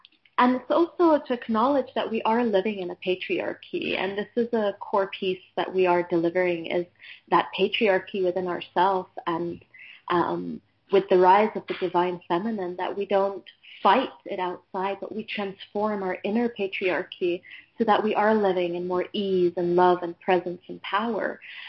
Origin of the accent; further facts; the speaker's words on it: Egypt; and I grew up in Egypt.